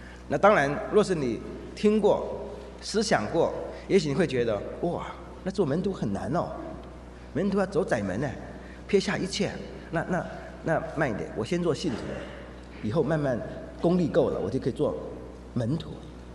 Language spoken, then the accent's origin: Chinese; Taiwan; 如果你我们来自台湾的人